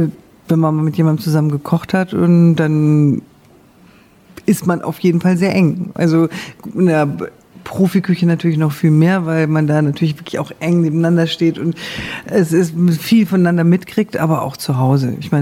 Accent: Iran; moved away as an adult; now in Germany; ich bin ja Halbiranerin, mein Vater war Iraner, ich bin auch im Iran aufgewachsen, habe da Abitur gemacht und bin erst dann mit 20 nach Deutschland gekommen.

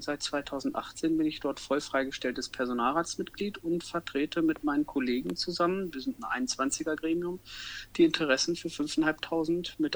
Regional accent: Moringen, Lower Saxony, Germany; also born or lived in Northeim; bin geboren in Nordheim 1987, bin in Moring zur Schule gegangen, aufgewachsen, habe meine Ausbildung zum Zahntechniker dort gemacht

